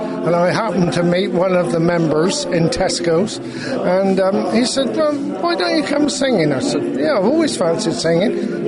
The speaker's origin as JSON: {"language": "English", "town": "Ilminster", "region": "South West England", "country": "United Kingdom", "said": "Near Elminster."}